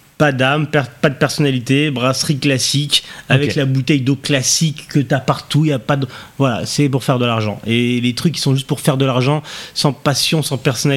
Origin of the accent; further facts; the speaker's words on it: France; Je suis français. J'ai des origines algériennes un petit peu.